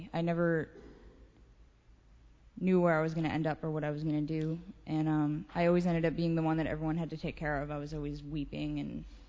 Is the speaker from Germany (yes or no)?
no; San Francisco, California, United States; I grew up in San Francisco.